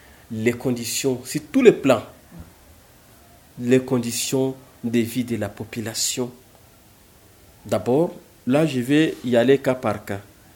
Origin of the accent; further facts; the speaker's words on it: Bukavu, South Kivu, DR Congo; nous, en tant que Congolais, nous, en tant que Bukaviens, nous, en tant que Sud-Kivusiens.